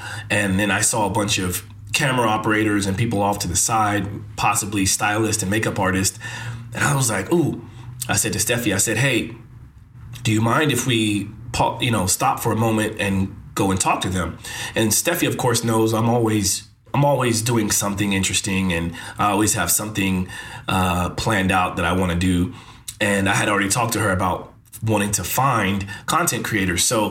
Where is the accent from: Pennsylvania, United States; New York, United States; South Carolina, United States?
New York, United States; I'm a guy from New York here looking for content creators.